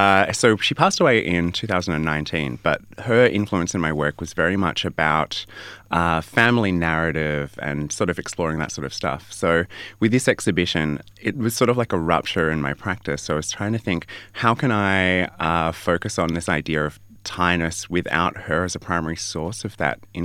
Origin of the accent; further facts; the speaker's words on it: Australia; I would have absorbed from her influence growing up in Australia.